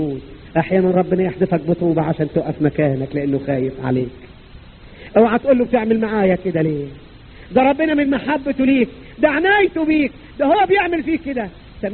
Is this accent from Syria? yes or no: no; Upper Egypt, Egypt; born or raised there